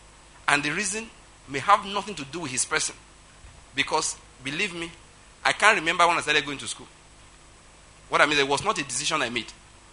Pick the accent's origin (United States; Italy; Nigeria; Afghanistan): Nigeria; Ondo; I'm from Ondo State, naturally speaking.